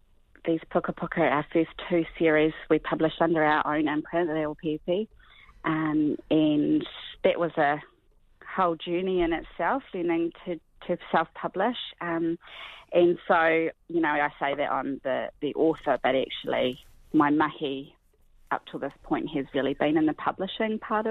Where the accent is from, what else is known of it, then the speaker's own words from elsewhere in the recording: Christchurch, Canterbury, New Zealand; I grew up in Christchurch, which was another stronghold of our whānau